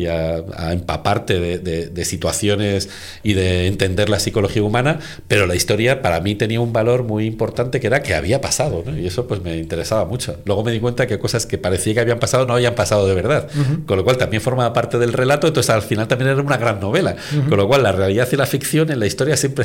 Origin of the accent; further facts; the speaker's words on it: Spain